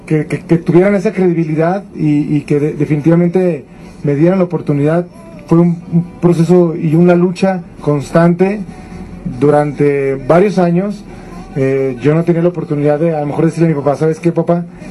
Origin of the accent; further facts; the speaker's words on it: Aguascalientes, Mexico; also born or lived in Querétaro; vengo de la ciudad de Aguascalientes. Nací en la ciudad de Querétaro, pero me registraron desde muy niño a la ciudad de Aguascalientes.